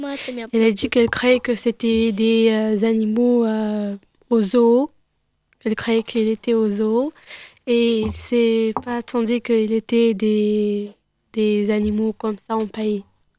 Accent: Romania; now in Nantes, France; j'ai 13 ans. Je viens de Roumanie, je suis roumaine. J'habite sur le Nantes, sur Nantes.

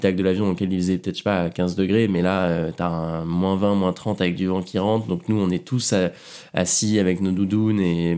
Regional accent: Normandy, France; comme moi je suis de Normandie, je connais bien la pluie

